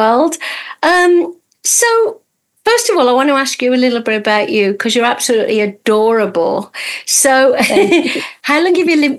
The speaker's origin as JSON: {"language": "English", "town": "Birmingham", "region": "West Midlands", "country": "United Kingdom", "accent": "Birmingham", "said": "my accent is from Birmingham and it's supposed to be the worst one in the world."}